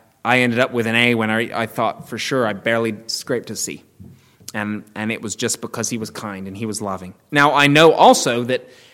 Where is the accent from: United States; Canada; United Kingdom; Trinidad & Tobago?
United Kingdom; England; Many of you know I'm from England and they don't say, tell them hi from me in England.